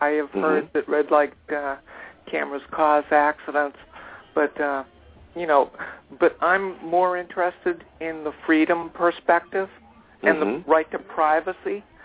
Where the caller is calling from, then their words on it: North Carolina, United States; I'm actually calling from North Carolina.